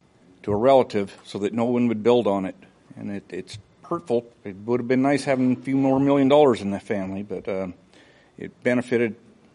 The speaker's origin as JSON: {"language": "English", "town": "Camano Island", "region": "Washington", "country": "United States", "tie": "born or raised there", "said": "I grew up on Camano Island in my great-grandparents' homestead in 1880s when they settled."}